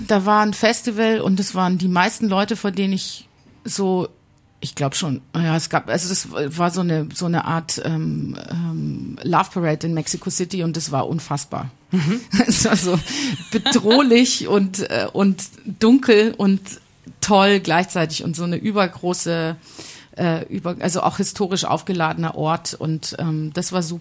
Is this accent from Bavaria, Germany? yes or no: yes; Munich, Bavaria, Germany; Also ich komme ja aus München